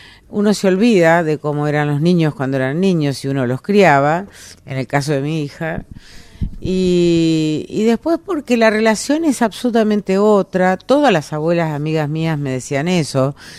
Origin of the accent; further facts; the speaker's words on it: Villaguay, Entre Ríos, Argentina; born there; Nací en Villaguay.